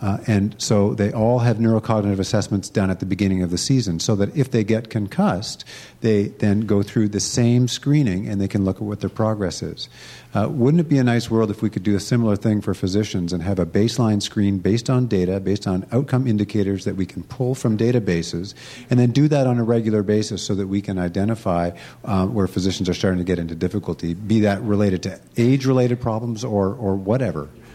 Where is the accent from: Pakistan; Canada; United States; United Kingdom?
Canada; I can't believe that I'm a Canadian and I've been up here talking pretty much all day